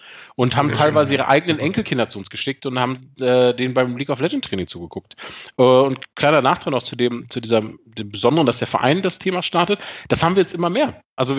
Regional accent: North Rhine-Westphalia, Germany; now in Heidelberg, Germany; Also ich habe Borussia Dortmund-Fan durch Geburt quasi, komme aus dem Ruhrgebiet, komme aus der Nähe von Dortmund und bin dann, als ich nach Heidelberg gezogen bin

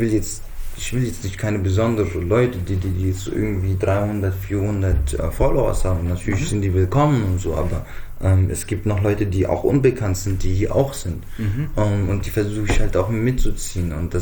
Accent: Offenbach, Hesse, Germany; Und ich sage, ich komme aus Frankfurt, Offenbach.

